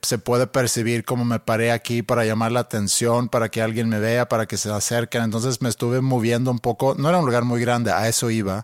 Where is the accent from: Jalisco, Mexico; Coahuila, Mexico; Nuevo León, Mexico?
Nuevo León, Mexico; Monterrey; accent: regio; Spanish is a second language; hay quienes dicen que tengo un acento así medio regio, que no me extrañaría porque aprendí a hablar español aquí en Monterrey.